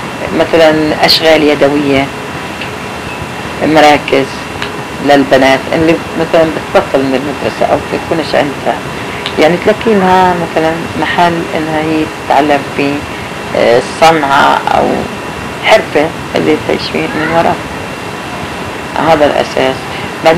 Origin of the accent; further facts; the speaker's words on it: Palestine; أنا لو عايش في فلسطين لكن مش في وقت هذا أنا ابن فلسطين نفسه ما بنظر لي إني أنا من فلسطين